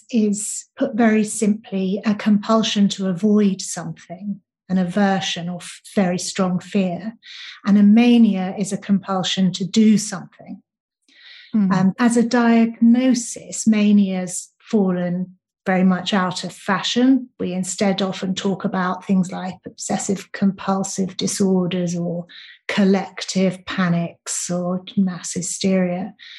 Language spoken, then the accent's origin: English; United Kingdom; now in London, United Kingdom; I'm British. I live in London.